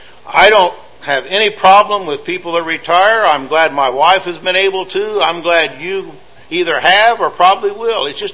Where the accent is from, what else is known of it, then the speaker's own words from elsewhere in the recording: Indiana, United States; Don Grantham was a man that I knew from Indiana. I grew up in Indiana.